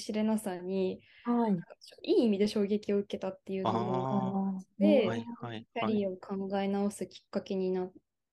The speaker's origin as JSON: {"language": "Japanese", "region": "Hokkaido", "country": "Japan", "said": "当時全然私北海道出身なんですけど、"}